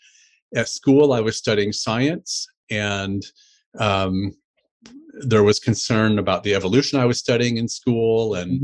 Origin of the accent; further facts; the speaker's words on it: Indiana, United States; born there; So I come from a very conservative family. I was born in Indiana on a farm. My father has an Amish background.